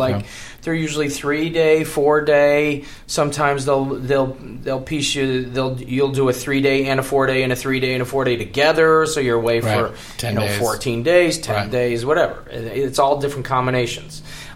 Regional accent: Aviano, Friuli-Venezia Giulia, Italy; also born or lived in Rome / Naples; I was born in Aviano, which is north of Venice, by Austria. And I lived in Rome for 6 years and Naples for 4 or so. And my family is from Naples.

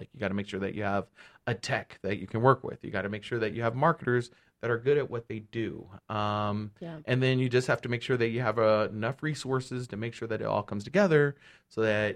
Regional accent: Inglewood, California, United States; I'm from Inglewood as well. I was born and raised L.A., native or Inglewood native. This is my city, my home.

